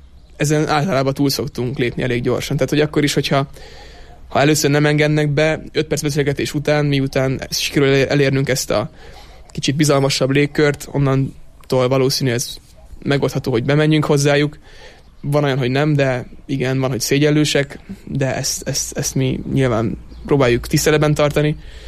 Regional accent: Budapest, Hungary; mert ezt talán nem is mondtam még, hogy Budapestről származunk egyébként

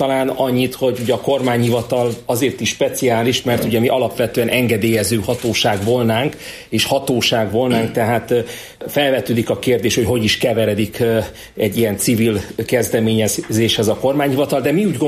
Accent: Miskolc, Borsod-Abaúj-Zemplén, Hungary; borsodiként, miskolciként én mindig örülök, hogyha bármilyen forrás a kis hazánkba, szűkebb pátriánkba érkezik

